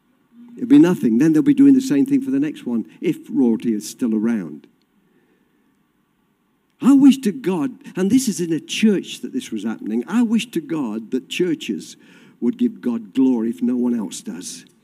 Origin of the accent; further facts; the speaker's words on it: England, United Kingdom; because I'm English and I like the pomp and ceremony. There's a bit of British in me